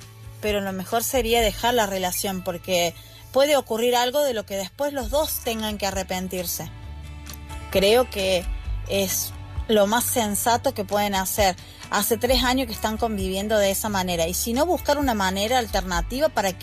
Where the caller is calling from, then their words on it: Argentina; desde Argentina